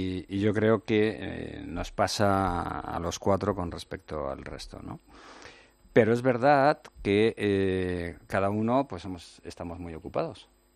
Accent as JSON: {"language": "Spanish", "town": "Madrid", "region": "Community of Madrid", "country": "Spain", "said": "Somos de Madrid, queremos a Madrid."}